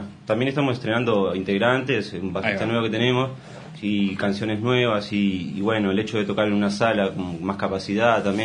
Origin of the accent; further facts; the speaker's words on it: Sauce, Canelones, Uruguay; now in Montevideo, Uruguay; yo ya hace casi 10 años que estoy aquí en Montevideo, me crié en Sauce, que bueno, es un pueblo que queda a 30 kilómetros de Montevideo